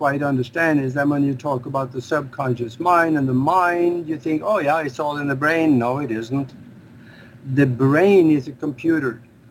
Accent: Norway; English is a second language; now in United States; I came over from Norway to the United States. And I had a little bit of a language problem.

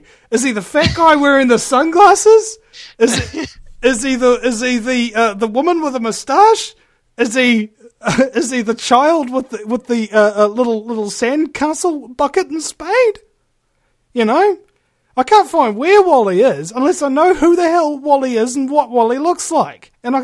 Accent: New Zealand; you say, "I'm from New Zealand." And they go, "Oh, you know, like, you, oh, you're so lucky, so beautiful, and Lord of the Rings, etc." So, you go into any airport in the world, and you flash your New Zealand passport.

